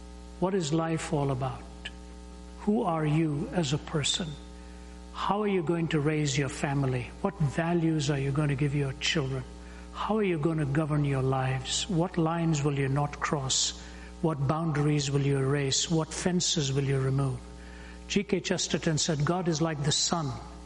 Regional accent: Delhi, India; When I was a youngster growing up in Delhi and then becoming a fan of a lot of Western music

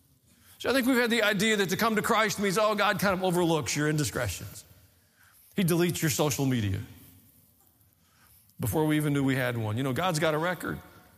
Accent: Tennessee, United States; I grew up in Tennessee, folks.

